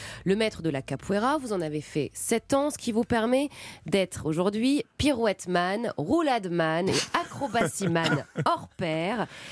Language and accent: French; Hauts-de-France, France; accent: Ch'ti; parce que moi je suis ch'ti